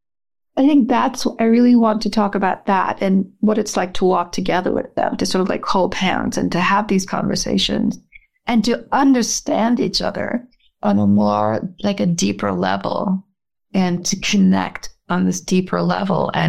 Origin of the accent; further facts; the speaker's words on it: Trinidad & Tobago; comes from my experience as a kid growing up in Trinidad